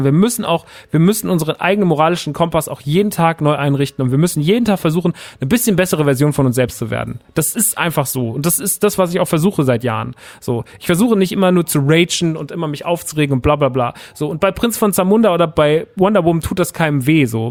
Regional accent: Aschaffenburg, Bavaria, Germany; wäre in Aschaffenburg gewesen, in meiner Heimat

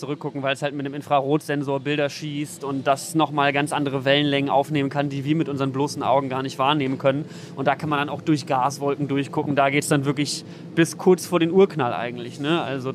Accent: Mettmann, North Rhine-Westphalia, Germany; now in Berlin, Germany; ich bin ja Wahlberliner und habe eben dementsprechend, also ich bin aufgewachsen in NRW, in der Vorstadt von Düsseldorf.

